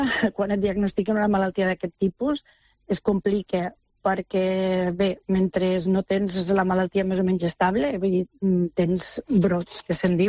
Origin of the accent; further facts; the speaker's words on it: Martorell, Catalonia, Spain; Jo sóc de Martorell i si vaig a Martorell ja més o menys ja em coneix tothom